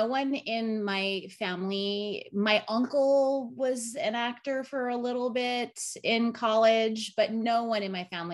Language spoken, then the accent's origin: English; New York, United States; I grew up on Long Island and I went to college in Manhattan at Eugene Lang College